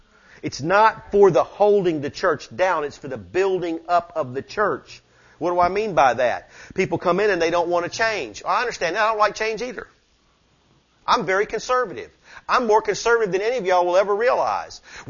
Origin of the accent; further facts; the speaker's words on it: Tennessee, United States; Come on, we're from Tennessee, right?